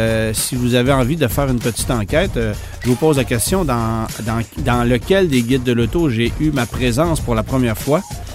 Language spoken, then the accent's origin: French; Quebec, Canada; surtout chez nous au Québec.